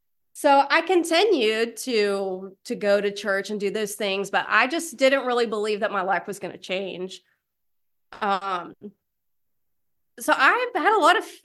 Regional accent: Tennessee, United States; also born or lived in Alabama; However, I did grow up poor white trash in a trailer in East Tennessee. And, you know, I'm from Alabama originally, and moved to East Tennessee away from all of my extended family

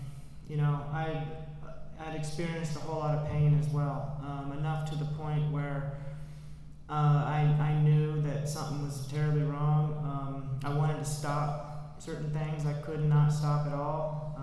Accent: Williamsburg, United States; I grew up in Williamsburg, started drinking when I was 15.

